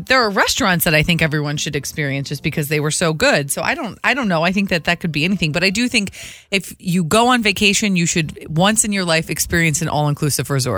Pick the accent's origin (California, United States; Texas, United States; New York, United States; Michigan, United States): Michigan, United States; Detroit; Guess because I grew up in the Detroit area, and yeah.